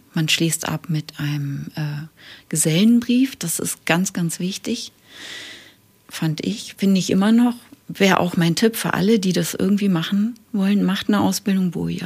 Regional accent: Lower Saxony, Germany; also ich bin ja, wie gesagt, im Weserbergland in der Kleinstadt groß geworden.

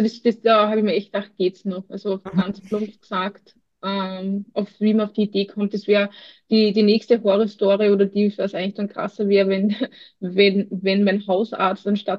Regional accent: Austria; Das liegt auch in der DNA bei uns in Österreich.

